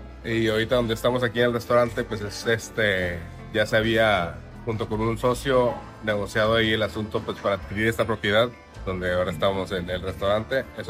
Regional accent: Tijuana, Baja California, Mexico; como somos tijuanenses haciendo un proyecto en Tijuana para Tijuana

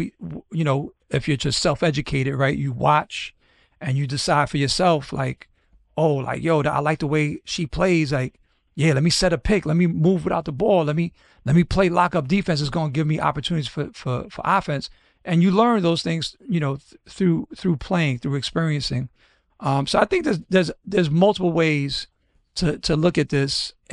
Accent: New York, United States; That's the conditioning that I had as a kid growing up in New York playing balls.

